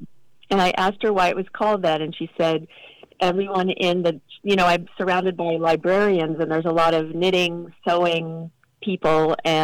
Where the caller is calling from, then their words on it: Martha's Vineyard, Massachusetts, United States; from Martha's Vineyard. Thanks for having me on today.